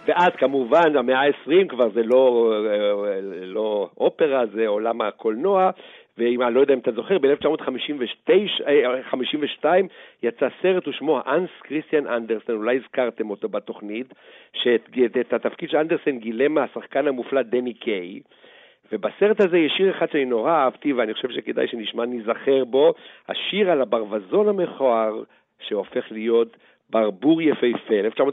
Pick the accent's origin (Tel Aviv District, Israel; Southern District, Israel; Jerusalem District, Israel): Tel Aviv District, Israel; Holon; אני אספר לך על איך אני גדלתי בחולון